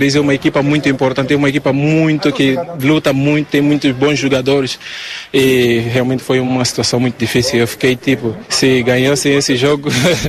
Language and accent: Portuguese; Angola; moved away; É a minha primeira vez a ser campeão, né, desde que eu saí de Angola